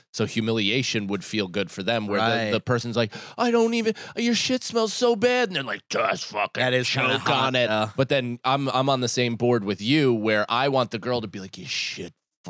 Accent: Seattle, Washington, United States; I'm from Seattle.

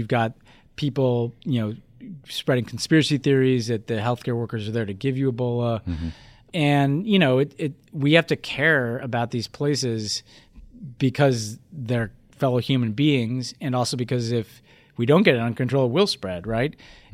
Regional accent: United States; As an American, like Brexit, if it goes forward, is a hard Brexit.

